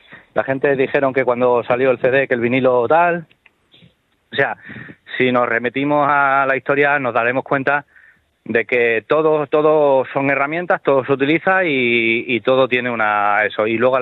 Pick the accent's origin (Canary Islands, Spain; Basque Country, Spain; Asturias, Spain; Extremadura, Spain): Extremadura, Spain; Robledillo de Gata; en Robledillo de Gata y tan feliz, ¿sabes? O sea, que tampoco, porque además me encanta tocar en mi tierra.